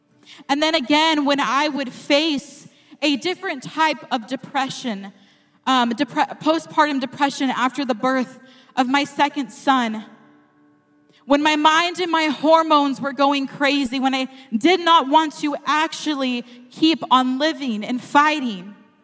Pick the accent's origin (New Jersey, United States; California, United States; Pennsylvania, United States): California, United States; now in Michigan, United States; Now, like I said, I'm from California, but I live in Michigan now, so I don't always get to be home